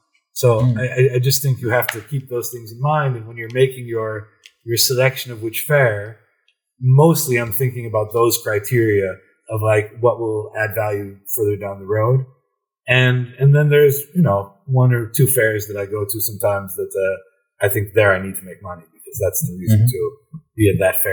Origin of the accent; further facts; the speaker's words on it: Midwest, United States; I'm from the Midwest.